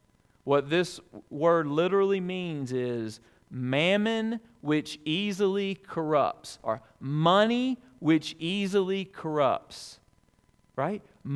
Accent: Alabama, United States; I got an email several months ago from a friend that I grew up with in Alabama

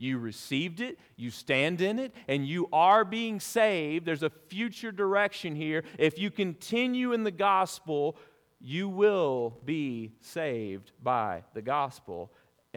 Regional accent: Alabama, United States; I grew up in Bible Belt, the buckle of it, I say, South Alabama.

